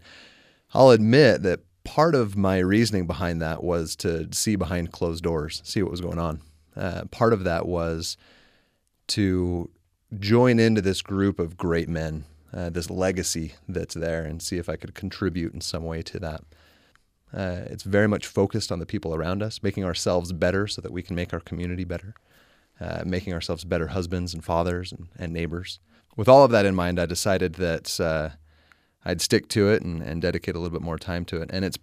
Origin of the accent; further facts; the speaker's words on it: Provo, Utah, United States; from Provo